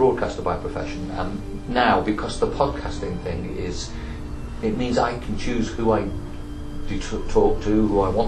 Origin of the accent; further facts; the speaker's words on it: England, United Kingdom; now in Spain; I'm from England, I live in Spain.